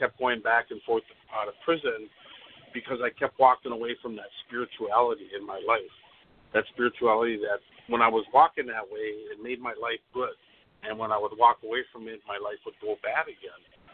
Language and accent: English; Minneapolis, Minnesota, United States; And growing up in Minneapolis, St. Paul, and Twin Cities area, at that time, there used to be a lot of bookstores